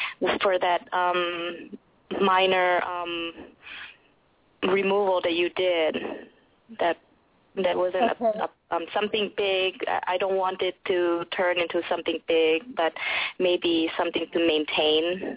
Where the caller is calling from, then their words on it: Chicago, Illinois, United States; I'm calling from Chicago